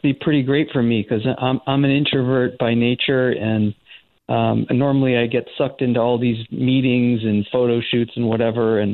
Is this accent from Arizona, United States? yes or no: no; Storrs, Connecticut, United States; I grew up in Storrs, which is where UConn is, and Paul's Pizza, and get pizza there.